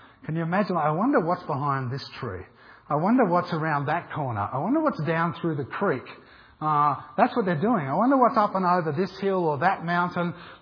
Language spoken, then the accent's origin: English; Australia; Come on, guys, I'm an Aussie.